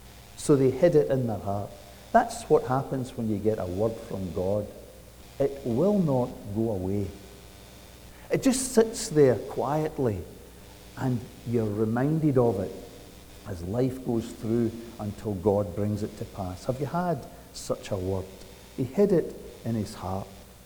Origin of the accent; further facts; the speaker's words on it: Scotland, United Kingdom; The old Scottish lady, I'm sure every culture has claimed her as their own, but I'm Scottish, so I'll claim the old Scottish lady as my own.